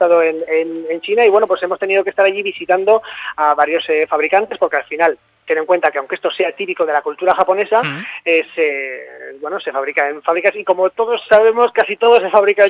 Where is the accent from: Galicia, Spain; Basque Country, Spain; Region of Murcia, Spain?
Basque Country, Spain; Bilbao; Nosotros somos muy de Bilbao, tanto mi socio como yo, y somos, bueno, pues de Bilbao, de pro, como quien dice.